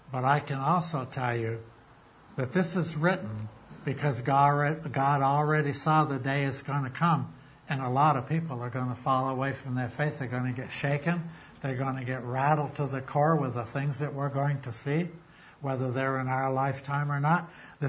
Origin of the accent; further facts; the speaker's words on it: Chester, United Kingdom; I'm from Chester. What do I know? You know, I say it like we talk here.